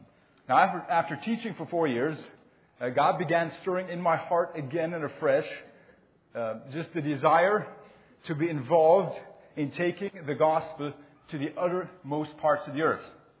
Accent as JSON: {"language": "English", "town": "Winnipeg", "region": "Manitoba", "country": "Canada", "said": "I'm from Winnipeg, Manitoba, Canada."}